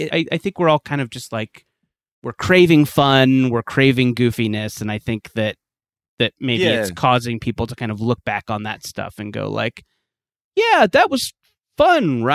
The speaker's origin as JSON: {"language": "English", "town": "Orange County", "region": "California", "country": "United States", "tie": "born or raised there", "said": "You know, I grew up in Orange County in the 90s. It was a big thing for me."}